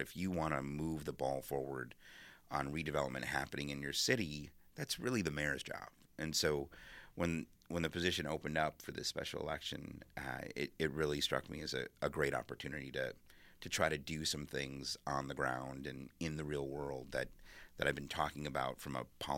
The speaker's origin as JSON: {"language": "English", "town": "Racine", "region": "Wisconsin", "country": "United States", "tie": "born or raised there", "said": "it is a great honor to be able to serve my hometown as its mayor. I mean, Racine is home, it's family. My family's been there now for, my kids are the sixth generation to be born and raised in Racine from our family."}